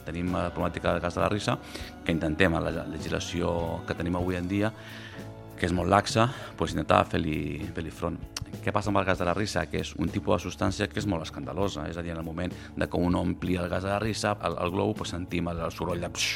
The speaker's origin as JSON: {"language": "Catalan", "town": "Sant Antoni", "region": "Balearic Islands", "country": "Spain", "tie": "born or raised there", "said": "mai he notat que Sant Antoni sigui un poble insegur, potser perquè m'he criat aquí i com m'he criat al West End"}